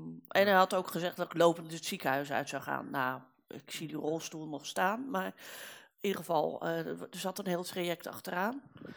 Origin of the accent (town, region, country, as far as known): Rotterdam, South Holland, Netherlands; born there; now in Amsterdam, Netherlands